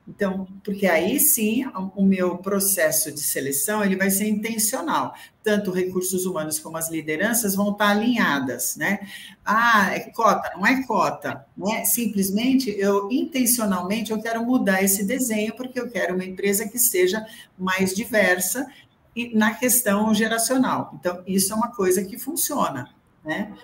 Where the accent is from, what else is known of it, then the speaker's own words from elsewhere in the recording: Belgium; Eu sou belga, né? Tenho dupla nacionalidade.